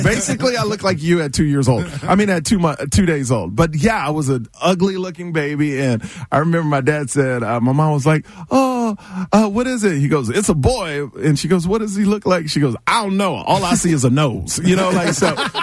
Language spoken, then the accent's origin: English; Houston, Texas, United States; I grew up in Houston, Texas, in an all-white neighborhood.